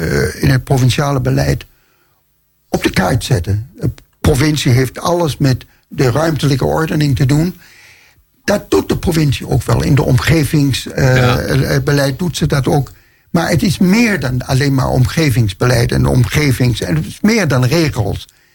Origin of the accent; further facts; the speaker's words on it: Denmark; now in Netherlands; Ik kom uit Denemarken. Ik ben Deen eigenlijk van oorsprong. Ik woon al 43 jaar in Nederland. Ik ben ook ondertussen Nederlander.